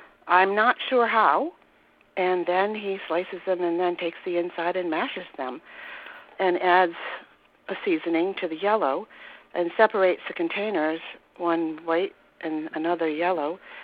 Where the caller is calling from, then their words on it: Warwick, Rhode Island, United States; I'm from Warwick, Rhode Island.